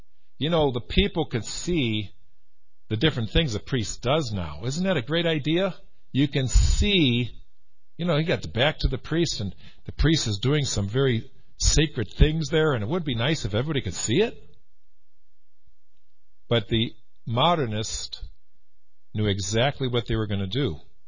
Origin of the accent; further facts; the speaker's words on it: Chicago, Illinois, United States; the parish I grew up in Chicago, I think we had 500 families.